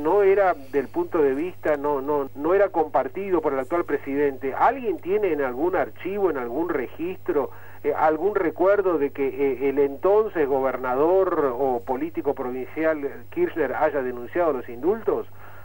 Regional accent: Argentina; moved away as an adult; Tengo 61 años, creo que 1 o 2 años más que el presidente, pero yo me exilié de la Argentina en 1974, Damián, y estuve exiliado hasta el año 84, hasta el comienzo de la democracia.

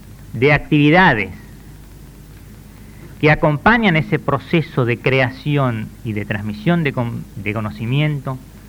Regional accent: Argentina; como científico argentino

